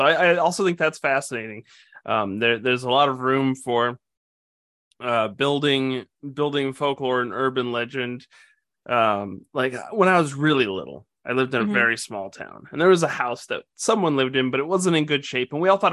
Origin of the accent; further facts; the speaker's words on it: South Dakota, United States; when we opened this up, I said growing up in South Dakota, there weren't a lot of monsters or paranormal things.